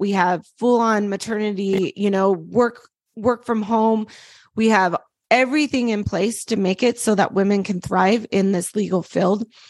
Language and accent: English; Utah, United States; And I come from Utah, you know, it's a very Christian state, but not Southern Baptist at all.